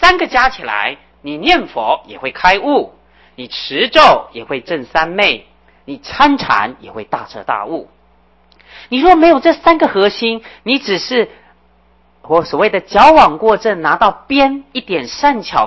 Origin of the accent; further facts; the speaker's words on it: China; 那以看我们中国人来讲，我们中国人呢，我们常讲家家观世音，户户阿弥陀。